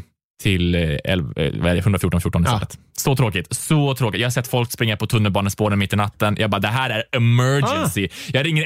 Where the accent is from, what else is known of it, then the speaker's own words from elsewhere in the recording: Karlstad, Värmland, Sweden; Men i Karlstad där jag är ifrån, där spelade jag mycket teater.